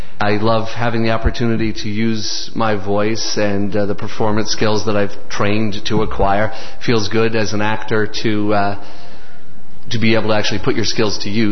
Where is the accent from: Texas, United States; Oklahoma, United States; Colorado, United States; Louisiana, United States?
Colorado, United States; Boulder; born there; I was born in Boulder, Colorado, and I learned to read at the age of four.